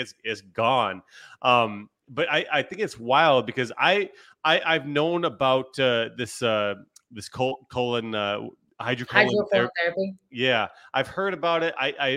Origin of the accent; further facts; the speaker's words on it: Jamestown, North Carolina, United States; Because I'm from Jamestown, so I'm hour and a half away from potentially making a visit.